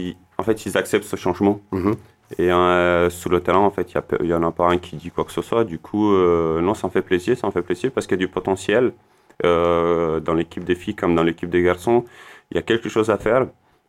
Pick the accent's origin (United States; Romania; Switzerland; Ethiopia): Romania; French is a second language; now in France; Bah, moi, je viens de Roumanie. Je suis en France depuis 2013. Je suis arrivé en France pour le handball